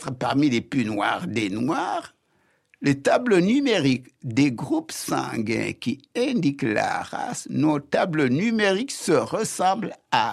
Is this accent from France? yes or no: no; Joal, Thiès, Senegal; à 6 km de ma ville natale, Joal, j'ai fait mes études primaires en 6 ans seulement, en apprenant en même temps le français et le wolof.